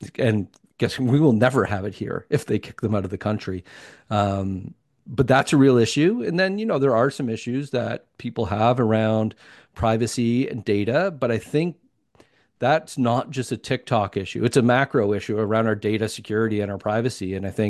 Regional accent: Canada; we're Canadian

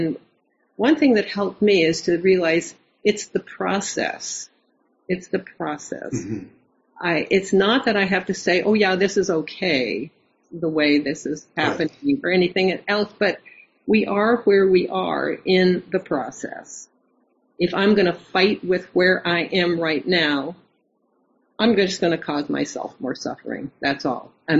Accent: Canada; also born or lived in United States; I've certainly had a lot of those same feelings, being both Canadian and American.

